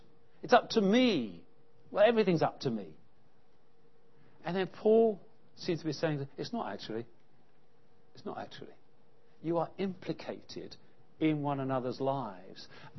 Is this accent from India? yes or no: no; United Kingdom; Because we are British, we are implicated in that which has been suffered